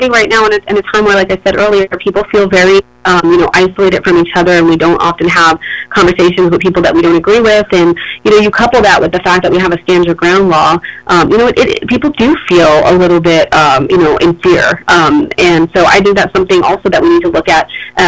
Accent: New York, United States; You know, like you said, I'm originally from New York.

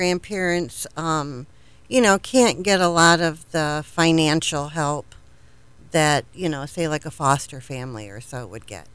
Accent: Ohio, United States; now in Orlando, United States; I'm from Ohio.

